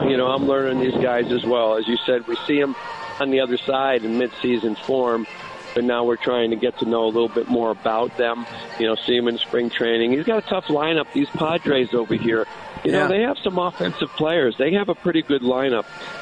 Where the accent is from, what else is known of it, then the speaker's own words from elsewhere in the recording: Connecticut, United States; now in Arizona, United States; No, I never had to do that growing up in Connecticut. Now maybe down here in Arizona.